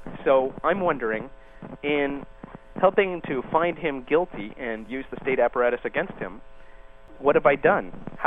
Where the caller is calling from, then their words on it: Eugene, Oregon, United States; I'm calling from Eugene, Oregon.